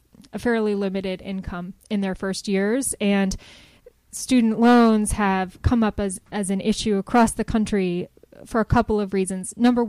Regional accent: Columbus, Ohio, United States; Well, I grew up in Columbus, Ohio.

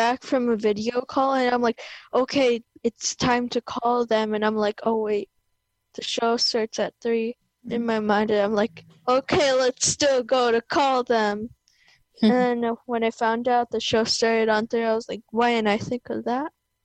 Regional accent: Hudson, New York, United States; I am a student from MC Smith, and I am also from Hudson.

